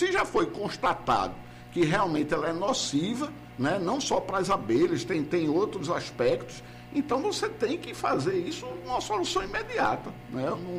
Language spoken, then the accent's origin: Portuguese; Recife, Pernambuco, Brazil; now in Petrolina, Brazil; eu me orgulho muito de morar em Petrolina. Eu sou de Recife, moro aqui.